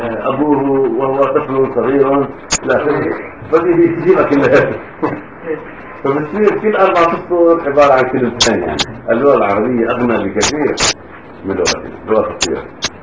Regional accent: Lebanon; عندنا في لبنان لهجه اهل طرابلس تختلف عن اهل بيروت

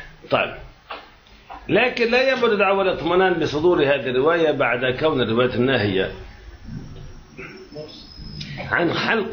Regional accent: Jibchit, Nabatieh Governorate, Lebanon; الكف عمي بجبشيت بضيعتنا

